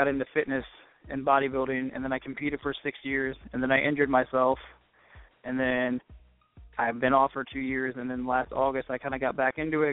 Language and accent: English; Columbus, Ohio, United States; I grew up in Columbus, Ohio. I don't have the greatest background